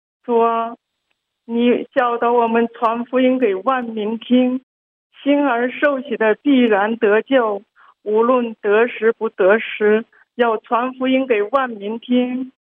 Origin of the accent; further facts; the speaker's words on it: Shenzhen, Guangdong, China; 弟兄姊妹平安，我是深圳的